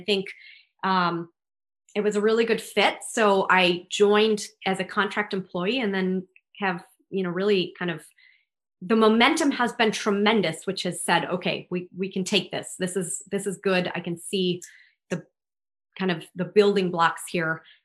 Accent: St. Paul, Minnesota, United States; now in Jacksonville, United States; So I'm from Minnesota originally. So I don't know if you detected my accent, but I'm from the Twin Cities. I'm from St. Paul.

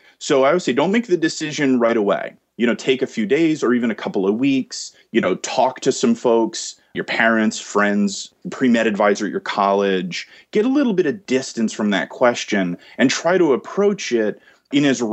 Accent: New Jersey, United States; I got into med school here in my home state of New Jersey.

